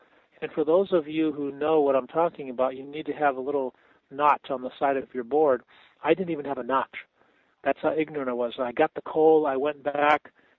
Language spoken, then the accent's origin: English; California, United States; Right. But when I was there, see, I'm from Southern California